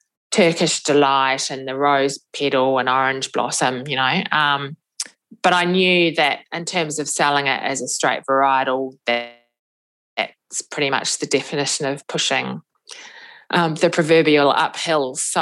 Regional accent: New Zealand; Being a Kiwi

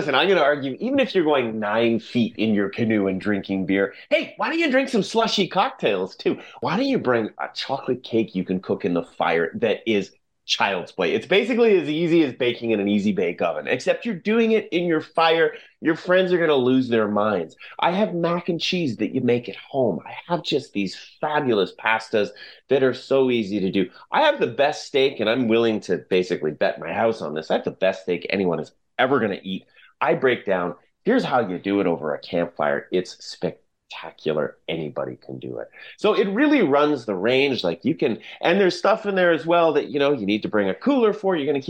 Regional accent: British Columbia, Canada; I grew up in the Fraser Valley and my family, we had a tent trailer probably, I guess, when I was about 10.

